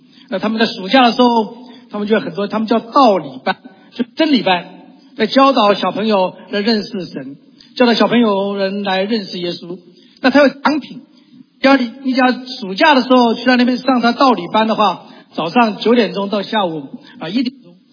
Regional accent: Taiwan; 那我们在台湾生活很辛苦，在50年代物资很缺乏，那尤其是部队去的时候我们住在眷属里面，我们在眷属里面长大。

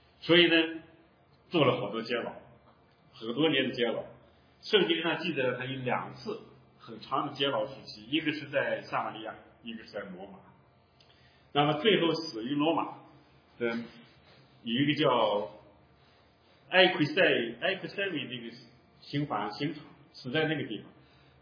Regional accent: China; 因为我们作为中国人，中东的事距我们2000公里以外

